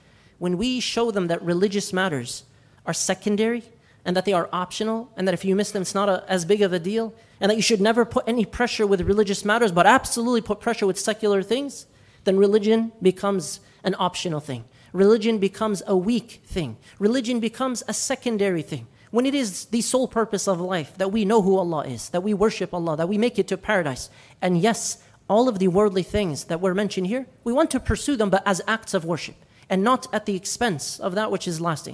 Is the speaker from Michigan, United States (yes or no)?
yes; Michigan, United States; and I grew up here in Michigan, alhamdulillah